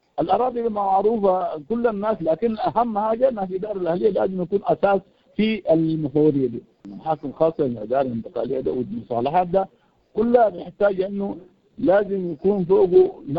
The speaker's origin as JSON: {"language": "Arabic", "region": "Darfur", "country": "Sudan", "said": "لكن انا مشاكل دارفور، احنا من دارفور طبعا، مشاكل دارفور ده عميق جدا"}